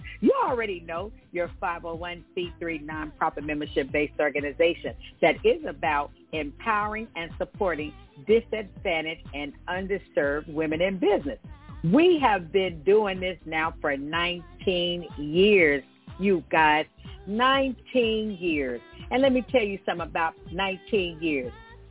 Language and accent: English; Gary, Indiana, United States; Northwest Indiana, Gary, Indiana, that is my hometown, GI for life.